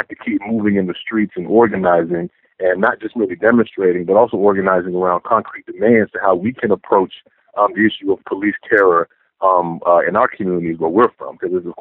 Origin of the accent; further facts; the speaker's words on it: Pensacola, Florida, United States; even in my hometown of Pensacola, Florida